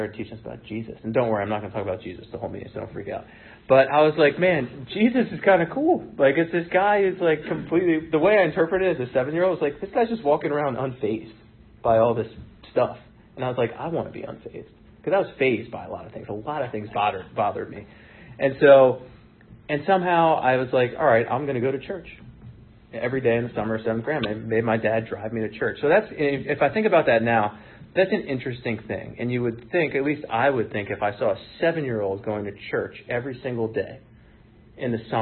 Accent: Friendship Heights, District of Columbia, United States; So I was like, I'm from Friendship Heights, you know what I mean? And that's, like, the metro station there.

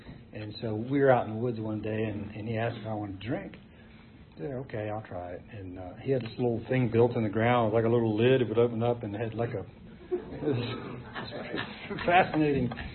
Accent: Charlottesville, Virginia, United States; Anyhow, so I grew up in Charlottesville. My father was a dentist.

